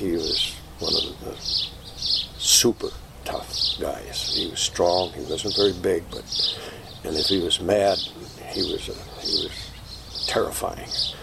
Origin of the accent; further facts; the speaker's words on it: Yellowstone Park, Wyoming, United States; first few years of my life, I grew up in Yellowstone Park.